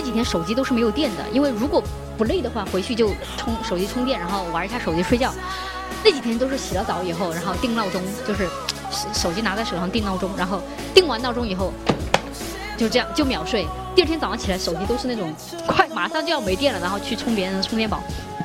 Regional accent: Chongqing, China; accent: Chongqing; 用我们重庆话来说叫崩小火和穷骨头发烧

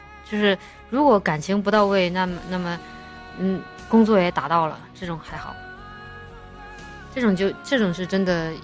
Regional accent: Chongqing, China; 就是我的家乡重庆这边，四川这边订婚什么的就很不怎么样

